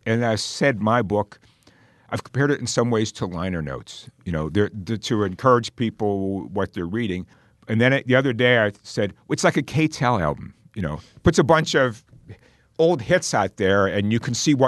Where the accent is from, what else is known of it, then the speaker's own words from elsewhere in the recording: Pittsburgh, Pennsylvania, United States; I have thought about a collection about writers from my hometown of Pittsburgh, which is a remarkable variety of people.